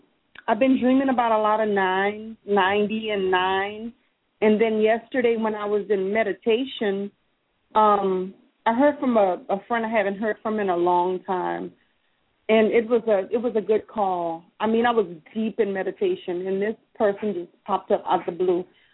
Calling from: Louisiana, United States; I'm calling from Louisiana.

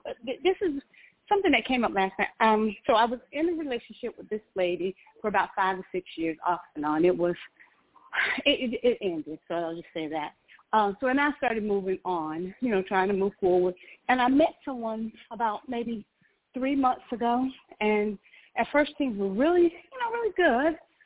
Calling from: Georgia, United States

